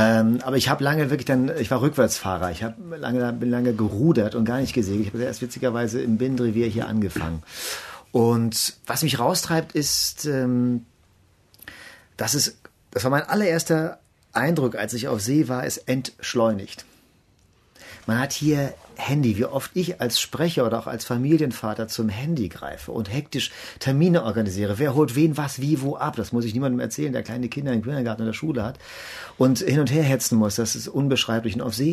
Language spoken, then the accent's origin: German; Kiel, Schleswig-Holstein, Germany; Erstmal komme ich aus Kiel, auch wenn man es hoffentlich nicht hört, aber so, wenn ich will, kann es auch so ein bisschen breiter werden, ne? Ist auch ein bisschen gemütlich da oben. Und in Kiel ist ja was eine kleine Stadt, ne?